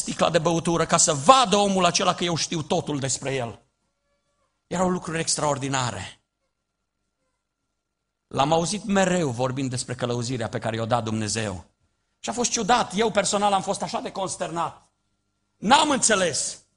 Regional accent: Romania; Copilăria mea a fost puternic marcată de un om. În satul meu, de pe malul Someșului, eram undeva prin clasa 5-a, 6-a

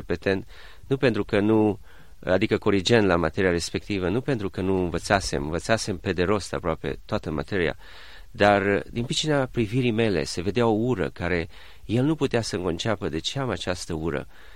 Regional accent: Timișoara, Timiș County, Romania; am fost crescut în Timișoara și, într-adevăr, fiind numai singur la părinți, mama lucra.

